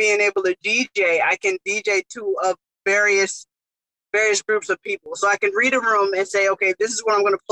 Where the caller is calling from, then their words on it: Norfolk, Virginia, United States; Norfolk, Virginia.